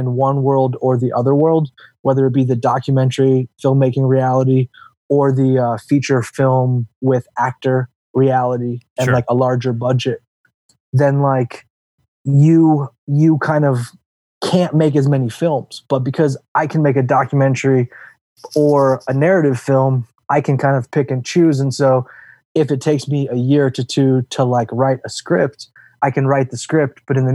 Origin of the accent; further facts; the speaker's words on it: Illinois, United States; And so I studied at my hometown college, which was Southern Illinois University.